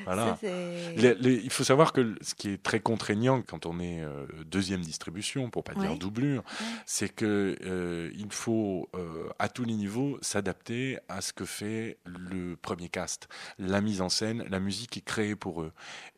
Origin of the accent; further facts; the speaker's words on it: France; ils me le demandent d'autant plus qu'ils savent que je suis français, voilà.